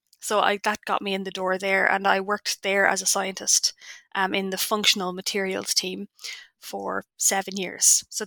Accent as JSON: {"language": "English", "country": "Ireland", "said": "I'm Irish."}